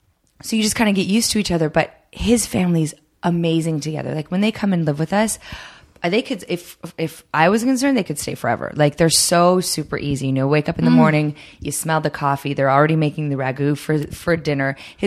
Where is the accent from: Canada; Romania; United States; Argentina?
Canada; Toronto, Ontario; And my brother and I, we grew up in Toronto.